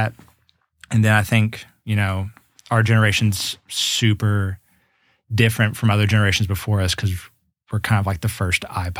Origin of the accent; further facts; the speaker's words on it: Franklin, United States; because I grew up in Franklin.